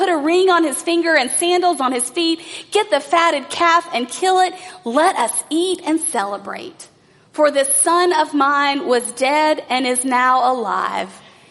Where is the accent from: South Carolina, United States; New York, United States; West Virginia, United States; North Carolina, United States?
North Carolina, United States; So many of you know I grew up in Jackson County, North Carolina.